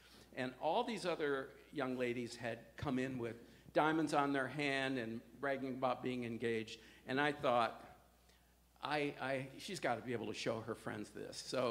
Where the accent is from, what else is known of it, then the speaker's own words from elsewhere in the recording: Detroit, Michigan, United States; So we grew up in Detroit, in very different neighborhoods and very different cultural backgrounds.